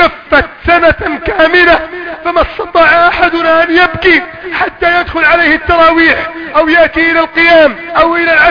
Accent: Egypt; بلدنا مصر

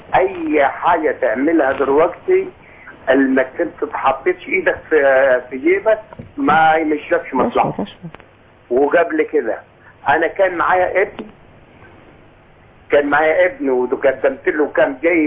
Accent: Egypt; انا مقدم على عداد عندنا في مصر هنا

